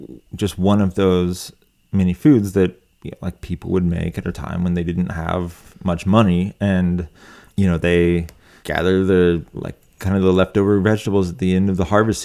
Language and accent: English; Appalachia, United States; who you are and what your experience is as an Appalachian.